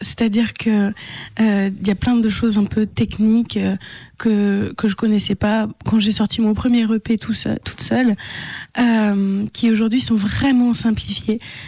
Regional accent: Saint-Étienne, Auvergne-Rhône-Alpes, France; Alors moi, je viens de Saint-Étienne.

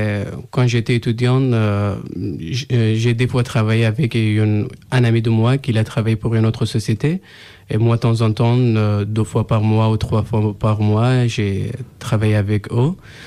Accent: Afghanistan; French is a second language; now in France; Je viens d'Afghanistan. Ça fait 2 ans que je suis en France.

